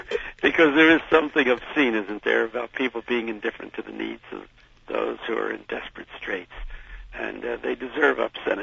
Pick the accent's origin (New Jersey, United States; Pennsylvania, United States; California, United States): Pennsylvania, United States; Philadelphia; I'm in Philadelphia. I'm in my hometown.